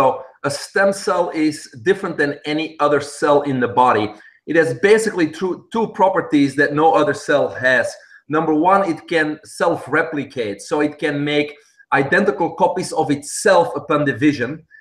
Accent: Belgium; English is a second language; Well, you probably hear my accent. I'm originally from Belgium.

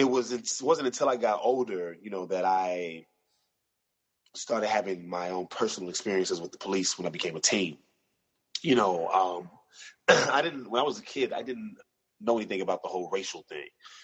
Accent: Chicago, Illinois, United States; Born and raised in the South Side of Chicago. I've pretty much been all over Chicago for the most part

